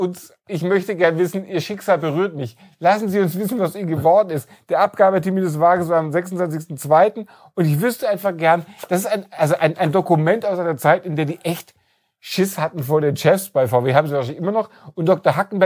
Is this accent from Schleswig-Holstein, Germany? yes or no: no; Nuremberg, Bavaria, Germany; Ich komme aus Nürnberg.